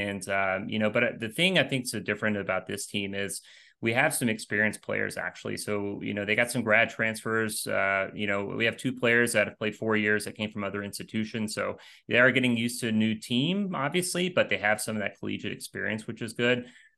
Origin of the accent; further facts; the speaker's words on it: Lexington, Kentucky, United States; I grew up right outside Lexington, Kentucky.